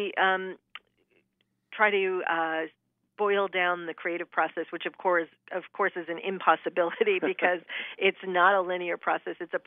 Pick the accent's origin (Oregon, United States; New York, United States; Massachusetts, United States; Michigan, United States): Michigan, United States; I was remembering growing up in Michigan, which has the highest number of apple cider mills per capita of any state in the United States. And so I grew up eating caramel apples that were rolled in crushed peanuts.